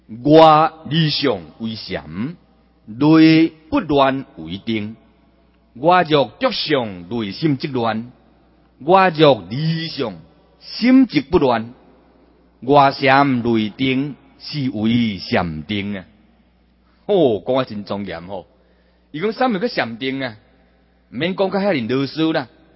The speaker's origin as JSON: {"language": "Chinese", "country": "Taiwan", "said": "咱是台湾人嘛，这真好嘛。"}